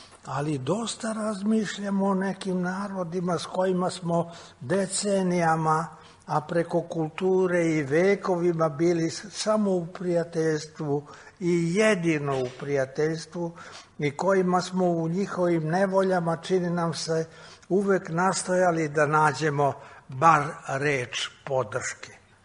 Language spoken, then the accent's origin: Serbian; Ćuprija, Pomoravlje District, Serbia; jer sam u mom rodnom gradu Ćupriji, u ne baš maloj češkoj koloniji oko fabrike šećera, 37. završio prvi pripremni razred osnovne škole i služio se češkim jezikom